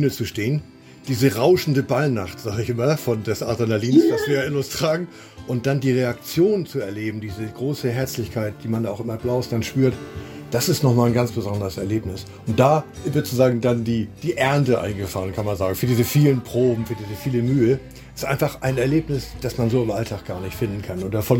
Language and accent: German; Hamburg, Germany; Ich bin ja gebürtiger Hamburger.